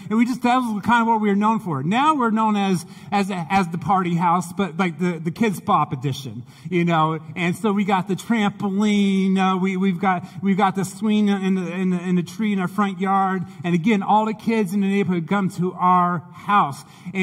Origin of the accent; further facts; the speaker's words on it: Montreal, Quebec, Canada; But so we grew up in Montreal, though, and our house, when we first moved into Montreal